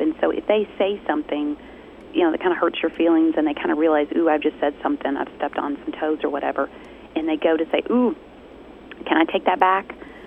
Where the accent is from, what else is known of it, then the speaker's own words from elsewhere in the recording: the South, United States; I'm from the South, and we are big sighers in the South.